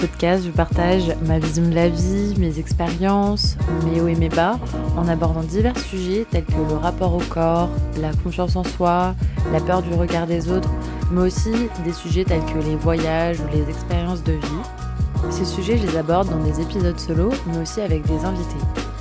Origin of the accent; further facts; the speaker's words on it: Strasbourg, Grand Est, France; now in Lyon, France; j'ai 23 ans, je suis originaire de Strasbourg et il y a un peu plus d'un an, j'ai emménagé à Lyon pour y faire mon master.